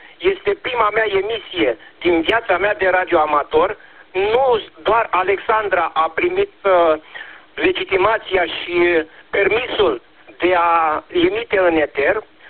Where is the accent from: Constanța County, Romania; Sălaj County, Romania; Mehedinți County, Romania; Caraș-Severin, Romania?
Constanța County, Romania; Constanța; de la Constanța.